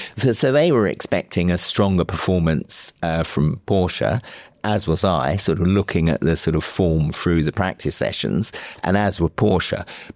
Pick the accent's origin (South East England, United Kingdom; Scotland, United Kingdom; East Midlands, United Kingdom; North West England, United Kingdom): South East England, United Kingdom; I am from Kent. So I was born in Kent and raised in Kent. So for me, it's a sort of a home county team. And I'm going to say, I'm a man of Kent